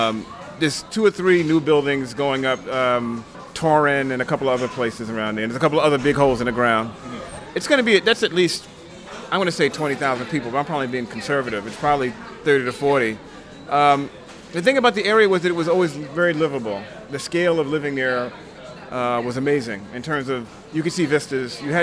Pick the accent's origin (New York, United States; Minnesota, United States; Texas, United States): New York, United States; Brownsville; And coming from the outer boroughs, you have that same feeling. Growing up in Brownsville, I know it was a 40-minute ride to Manhattan.